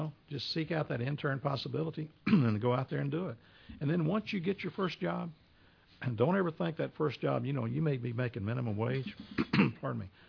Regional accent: Houston, Texas, United States; I grew up in South Houston.

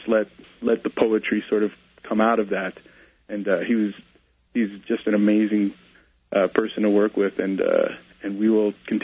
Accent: New Hampshire, United States; starting in the Northeast where we filmed it. We're from New Hampshire, and releasing it into theaters there

